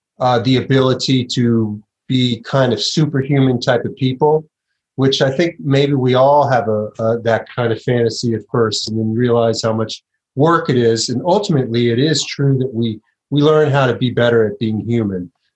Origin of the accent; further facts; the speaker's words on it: Los Angeles, California, United States; Well, I grew up in Los Angeles, so, and yoga was really coming of age when I was in high school and college.